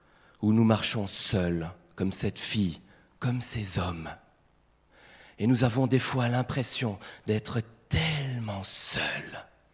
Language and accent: French; Grand Est, France; on était beaucoup de Grenoble, il y avait quelques-uns de Belgique, moi j'étais d'Alsace.